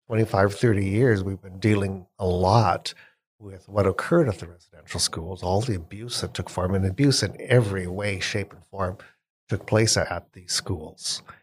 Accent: Canada; In Canada, yes.

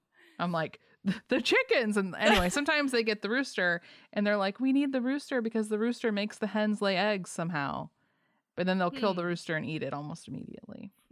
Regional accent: Nevada, United States; Well, growing up in Nevada, and they are just the cutest.

